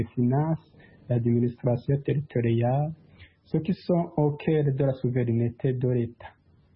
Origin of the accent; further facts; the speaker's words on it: Burundi; Chez nous, au Burundi, les voix se sont élevées pour vendre les mérites des femmes